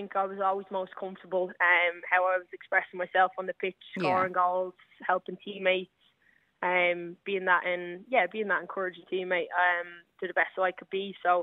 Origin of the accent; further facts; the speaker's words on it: Tallaght, County Dublin, Ireland; it's my hometown, Tala.